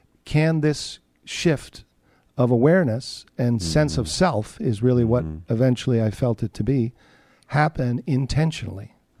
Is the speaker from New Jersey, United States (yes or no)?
yes; Summit, New Jersey, United States; I grew up in New Jersey, right next door.